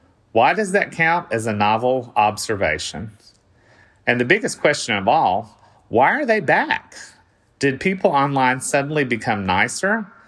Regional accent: Texas, United States; I'm an old from Texas and not on social media.

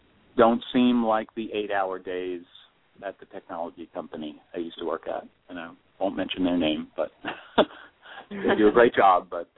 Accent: New York City, New York, United States; since I'm from New York City, we do get a bunch of guests from there.

